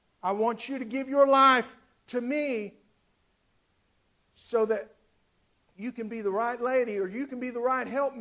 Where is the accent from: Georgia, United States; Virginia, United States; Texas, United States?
Texas, United States; Fort Worth; And I'm from Texas. I'm proud to be a Texan. I'm proud that my mom and dad lived here all my life. That we've lived in Fort Worth all my life.